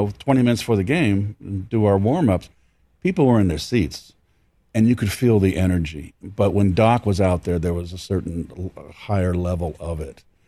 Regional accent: San Francisco, California, United States; I'm from San Francisco.

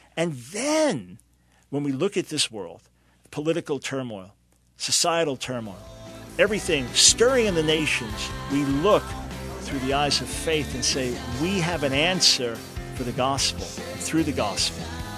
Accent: New York, United States; Here I'm a New Yorker, living there.

